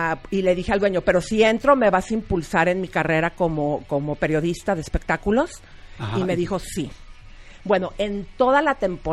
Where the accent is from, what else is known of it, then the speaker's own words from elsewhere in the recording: Mexico City, Mexico; yo soy chilanga. Entonces, estar para mí aquí en México, o sea, me lleno de nostalgia con todos los cambios que hay. Y pues me fascina mi ciudad.